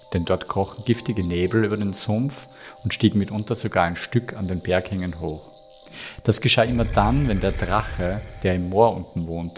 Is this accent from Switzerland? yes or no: no; Upper Austria, Austria; da wo ich herkomme, vom Traunsee